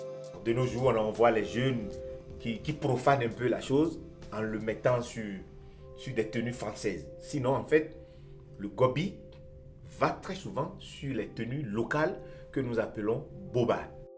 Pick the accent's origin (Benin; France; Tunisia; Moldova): Benin; Porto-Novo, Ouémé; born there; vient du Bénin, je suis né à Porto Novo.